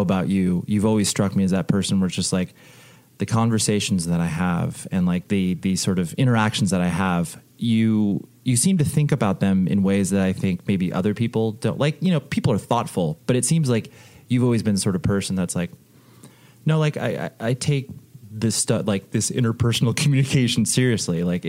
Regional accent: Las Vegas, Nevada, United States; now in Southern California, United States; hey, I play in a band in Southern California and I got these and I'm from Vegas and I really like you guys.

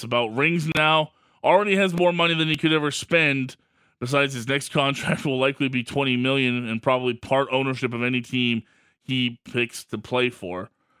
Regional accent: Canada; I as a Canadian, I don't feel ashamed

